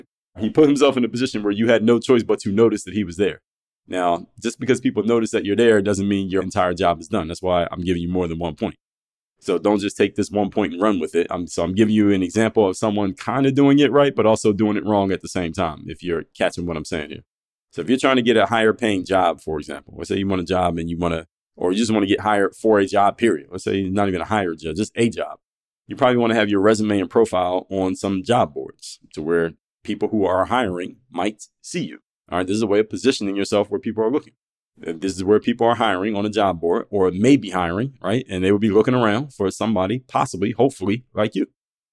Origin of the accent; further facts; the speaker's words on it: Philadelphia, Pennsylvania, United States; Now, I'm from Philadelphia and I come from the hood.